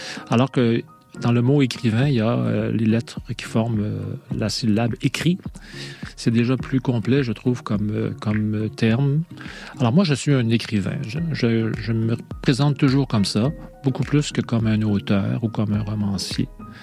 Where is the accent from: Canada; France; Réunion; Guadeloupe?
Canada; Quebec; beaucoup de grands espaces, hein, comme on en a tant chez nous au Québec